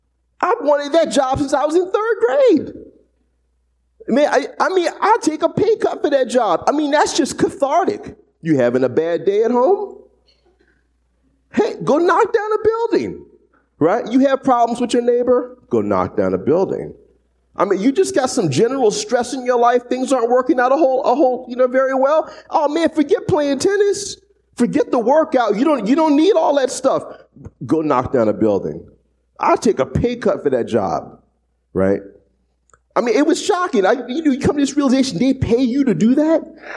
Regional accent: the South, United States; I'm from the South, hey. You know, I'm down with the pig

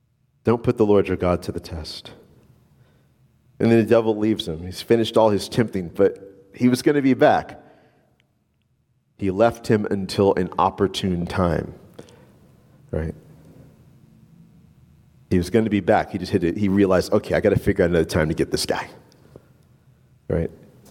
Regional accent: New Orleans, Louisiana, United States; Remember, I grew up, and I'm from New Orleans, and so basically, like, Louisiana's the subtropics, right?

